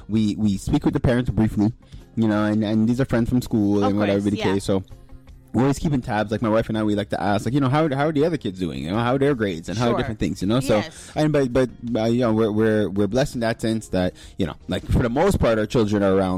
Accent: Montreal, Quebec, Canada; When we were growing up in the West Island

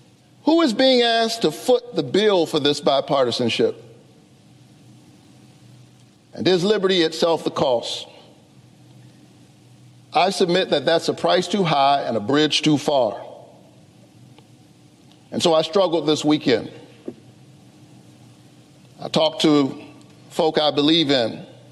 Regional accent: Savannah, Georgia, United States; I'm thinking about the kids in the Caton Homes housing projects where I grew up in Savannah, Georgia.

